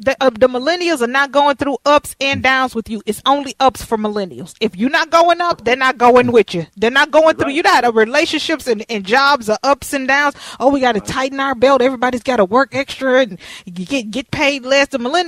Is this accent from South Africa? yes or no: no; the South, United States; We eat, I'm from the South. We eat raccoon and deer and all that good stuff